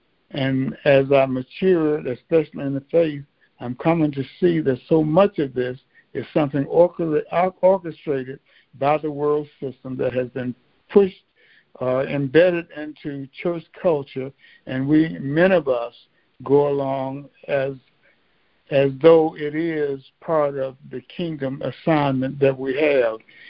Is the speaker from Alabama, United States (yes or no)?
yes; Birmingham, Alabama, United States; I remember growing up in Birmingham, Alabama, the Christmas season, everyone was in a tizzy because people got so caught up in it.